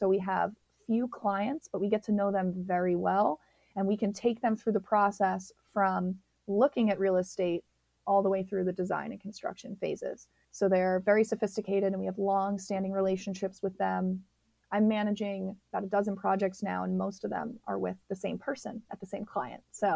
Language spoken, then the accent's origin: English; Philadelphia, Pennsylvania, United States; I'm also originally from the Philadelphia area. I do have family still in the suburbs here.